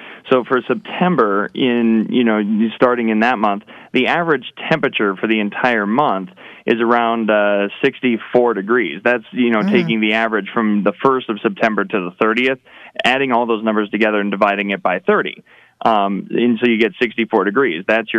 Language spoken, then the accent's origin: English; Minnesota, United States; my home state of Minnesota